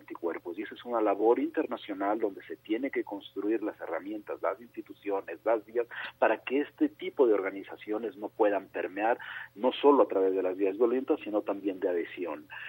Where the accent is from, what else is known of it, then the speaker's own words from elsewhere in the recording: Syria; vengo de Siria